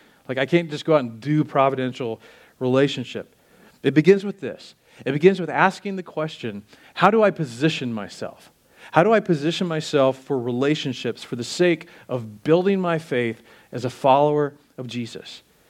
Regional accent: Oklahoma, United States; I grew up in the Midwest and fireworks were a big thing in Oklahoma

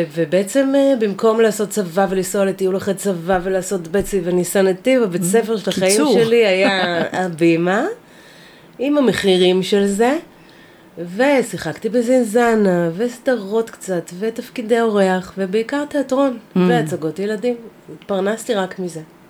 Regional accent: Holon, Tel Aviv District, Israel; אני שגדלתי בחולון, בסביבה, כן.

